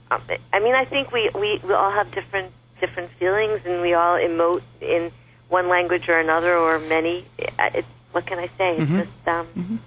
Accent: United States; I'm an American and I'm an American Jew and I'm an American lesbian Jew.

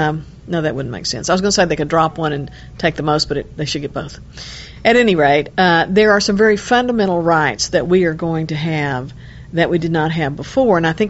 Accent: Texas, United States; I'm a Texan, always been a Texan.

